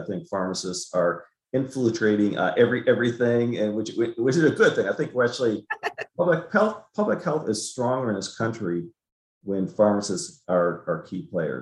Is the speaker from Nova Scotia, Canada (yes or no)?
yes; Bridgewater, Nova Scotia, Canada; an example, originally from Canada. So this small independent pharmacy where I briefly worked in my hometown of Bridgewater, Nova Scotia, this June